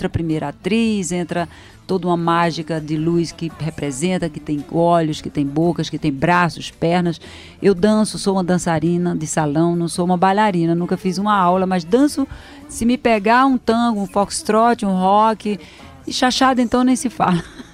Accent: Northeast Region, Brazil; Eu sou nordestina, tô lá com o povo o tempo todo.

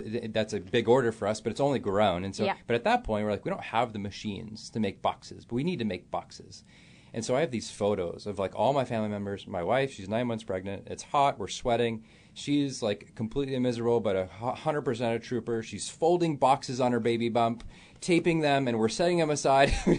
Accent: Florida, United States; I grew up on Publix. I grew up in Florida.

